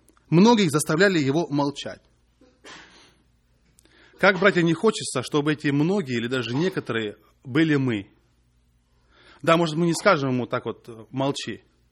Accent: Russia; now in United States; И я когда так рос, потом приехал в Америку, это я еще в России

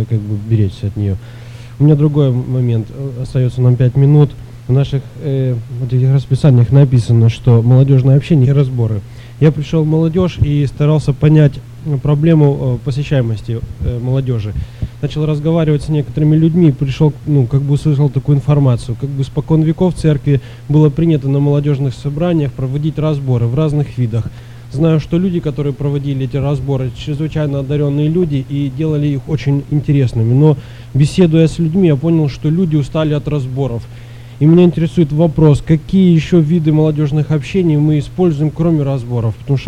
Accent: Sacramento, California, United States; из Сакраменто.

